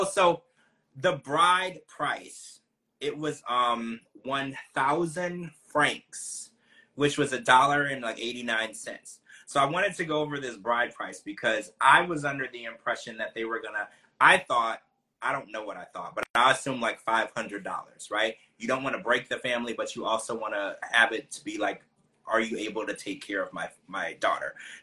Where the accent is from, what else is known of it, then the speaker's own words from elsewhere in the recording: Louisiana, United States; You know, I'm from Louisiana.